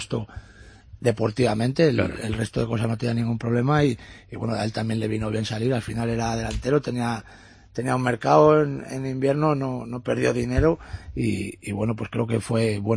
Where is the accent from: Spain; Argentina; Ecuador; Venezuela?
Spain; Salamanca, Castile and León; yo también como salmantino me da pena